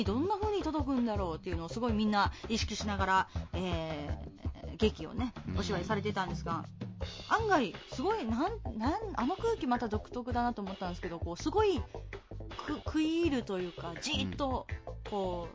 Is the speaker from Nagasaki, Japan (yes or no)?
yes; Nagasaki, Japan; 私ら長崎人は黙祷をしてた瞬間があって